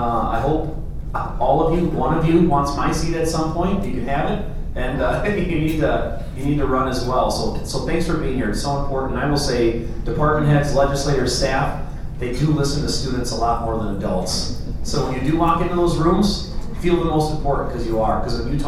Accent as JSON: {"language": "English", "town": "Rice Lake", "region": "Wisconsin", "country": "United States", "said": "I'm from Rice Lake. I don't live in Rice Lake anymore, right?"}